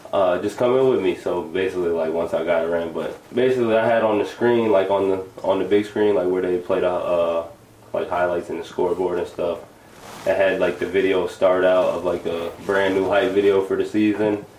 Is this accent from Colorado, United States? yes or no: no; Albany, New York, United States; also born or lived in Pennsylvania; I was born at St. Peter's Hospital right here in Albany, and then I lived here, like, in different places in Albany, Washington Ave, Quail. So I grew up from kindergarten through third grade.